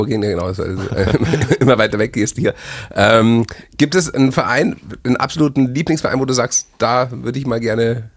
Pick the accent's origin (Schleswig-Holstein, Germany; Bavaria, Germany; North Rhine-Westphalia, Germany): Bavaria, Germany; Munich; als Münchner war das einfach so